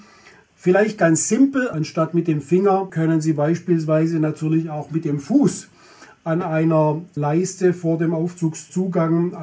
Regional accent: Baden-Württemberg, Germany; Ich als Schwabe, erlauben Sie mir das, ich spreche immer gerne von Maultäschle.

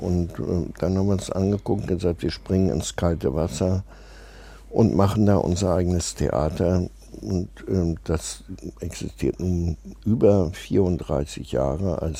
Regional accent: Hamburg, Germany; Ich bin Hamburger

